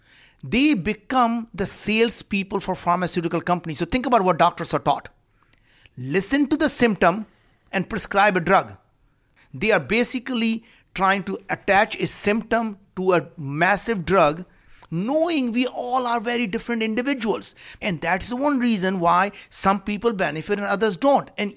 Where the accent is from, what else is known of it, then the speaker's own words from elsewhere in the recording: Western India, India; moved away as an adult; now in United States; We grew up very poor. We didn't have food to eat. I grew up in India.